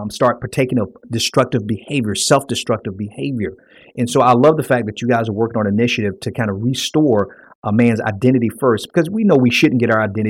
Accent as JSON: {"language": "English", "town": "Miami", "region": "Florida", "country": "United States", "tie": "born or raised there", "said": "even as a child when I was growing up in Miami in the hood"}